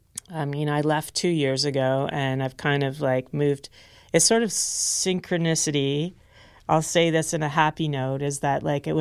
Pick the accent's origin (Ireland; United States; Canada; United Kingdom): Canada; Kingston, Ontario; As I got the honor to curate the new big festival in Kingston, which is a great honor to be booking for my hometown, this big new venture for Kingston, the Road Trip Festival.